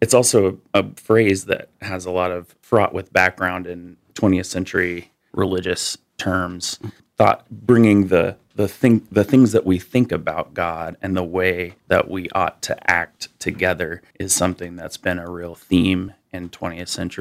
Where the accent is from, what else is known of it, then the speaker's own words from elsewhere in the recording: Ponca City, Oklahoma, United States; now in Yankton, United States; This Yankton's actually a lot like, I'm from Ponca City, Oklahoma, and we also have a reservoir. We also are about, you know, 15, 20,000 people.